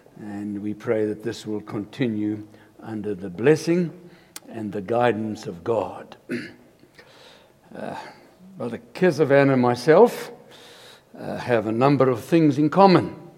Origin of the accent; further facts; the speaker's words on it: South Africa; moved away as an adult; now in Canada; My wife and I, we are born and bred in South Africa, just been here 3 years, and we love Canada.